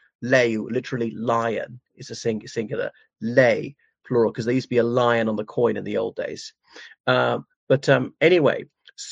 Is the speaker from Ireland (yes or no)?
yes; Ireland; from Ireland.